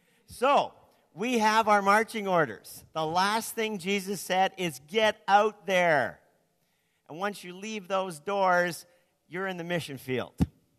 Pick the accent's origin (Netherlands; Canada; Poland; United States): Canada; So, that means I'm from Canada.